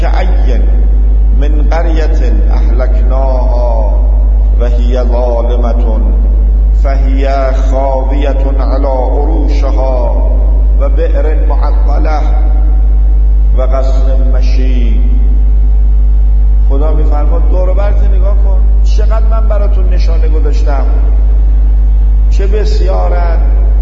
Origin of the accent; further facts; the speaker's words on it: Qom, Iran; انشالله ما تو این شهری اهل قمیم انشالله